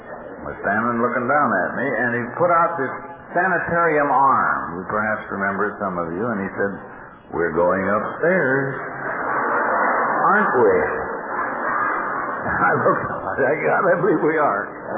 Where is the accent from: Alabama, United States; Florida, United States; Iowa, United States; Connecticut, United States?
Iowa, United States; born there; Now, what happened was I was born in Iowa in a very small town.